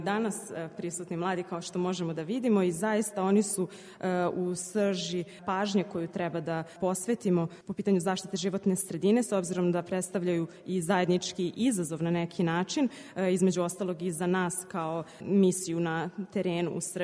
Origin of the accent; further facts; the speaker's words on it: Italy; Serbian is a second language; ja sam Italijan